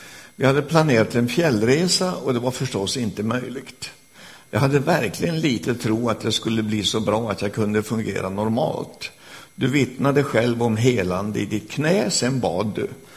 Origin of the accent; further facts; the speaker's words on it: Jämtland County, Sweden; jag kommer från Jämtland.